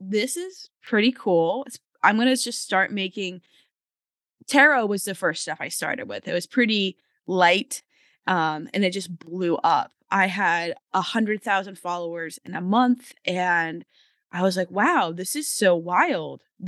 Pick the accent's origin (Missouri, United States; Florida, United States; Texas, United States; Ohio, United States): Florida, United States; I grew up in Florida.